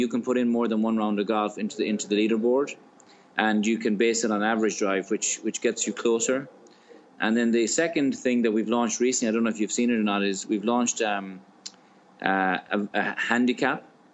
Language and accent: English; Tuam, County Galway, Ireland; we've got our friends from my hometown. So they play a course called Tuam Golf Course in Galway in Ireland on the west coast, and another course called Athenry and Ballinrobe.